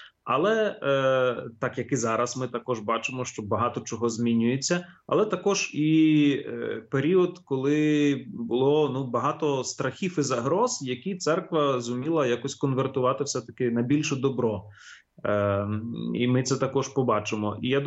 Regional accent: Kharkiv, Kharkiv Oblast, Ukraine; але от в Харкові, звідки я родом

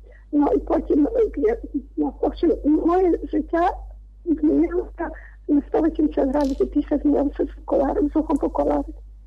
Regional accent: Mukachevo, Zakarpattia Oblast, Ukraine; я із Мукачева.

